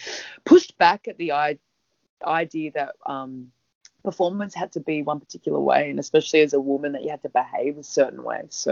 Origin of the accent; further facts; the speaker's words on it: Kogarah, New South Wales, Australia; I'm a Sydney person. I grew up on Bidjigal country here in Kogarah, which is like southern Sydney, St George area. And I've always been a Sydney person